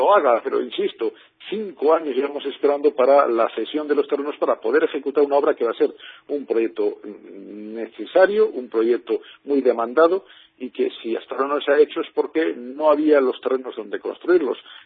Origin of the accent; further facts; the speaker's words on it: Vigo, Galicia, Spain; Yo soy vigués y lo importante es que Vigo crezca y trabaje